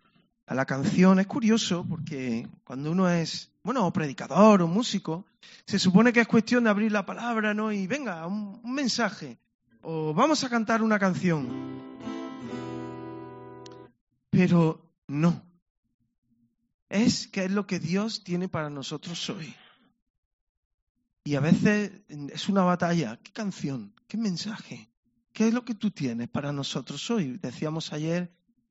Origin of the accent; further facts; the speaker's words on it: Córdoba, Andalusia, Spain; vengo de Córdoba, estoy casado, tengo 3 hijos.